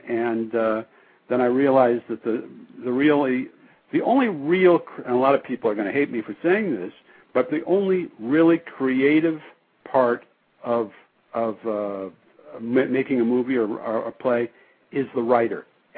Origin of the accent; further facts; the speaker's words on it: Seattle, Washington, United States; I'm from Seattle originally